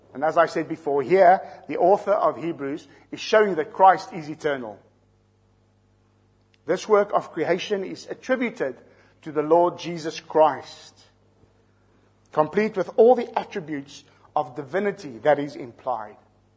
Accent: South Africa; accent: South African; I'm going to speak slowly with my South African accent

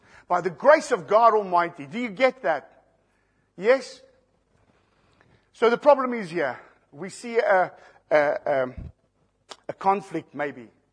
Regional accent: South Africa; I'm from South Africa. They're far worse there.

